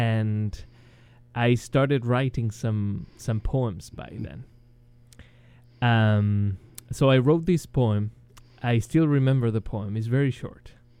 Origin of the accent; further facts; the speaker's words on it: Santiago, Santiago Metropolitan Region, Chile; I am from Chile. I grew up in Santiago, the capital of Chile. I do remember learning how to read in Spanish with the Silabario.